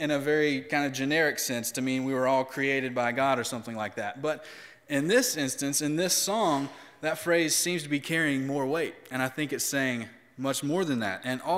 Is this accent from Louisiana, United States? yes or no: no; Tennessee, United States; Well, I grew up in Tennessee, so yes, I grew up listening to country music too.